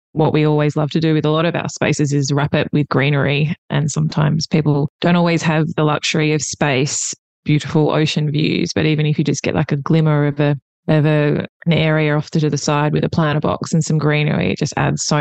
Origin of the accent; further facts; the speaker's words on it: Sydney, New South Wales, Australia; I grew up in Sydney.